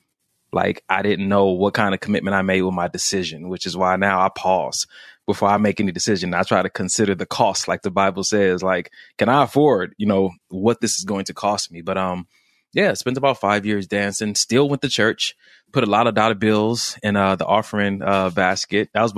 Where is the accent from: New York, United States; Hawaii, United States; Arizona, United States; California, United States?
California, United States; Los Angeles; I grew up in Los Angeles, California, as you just heard, without my father.